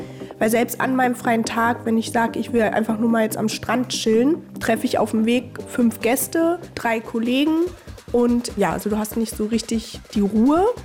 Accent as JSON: {"language": "German", "region": "Berlin", "country": "Germany", "lives_now": "Cyprus", "said": "ich bin 28 Jahre und ich komme aus Berlin."}